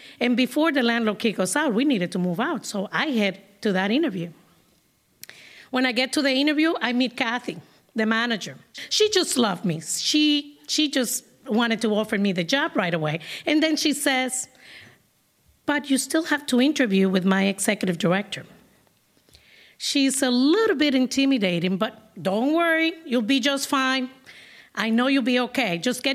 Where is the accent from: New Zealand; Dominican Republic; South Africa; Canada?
Dominican Republic; English is a second language; now in Boston, United States; I come to Boston from Dominican Republic with one suitcase. My suitcase was full of books and many dreams.